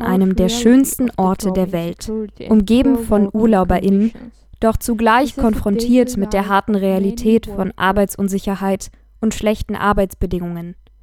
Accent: Georgia

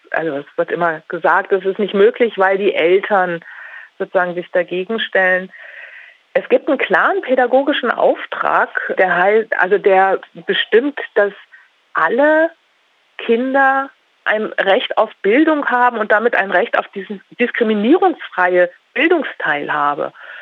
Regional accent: Lower Saxony, Germany; In Niedersachsen ist das, wo ich herkomme, ist das jetzt noch nicht in der gleichen Weise erfolgt

